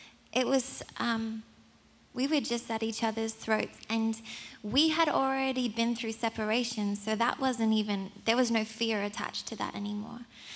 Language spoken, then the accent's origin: English; South Africa; I'm South African because my parents are.